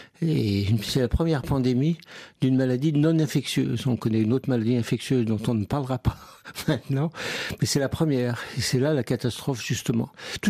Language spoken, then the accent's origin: French; France; chez nous en France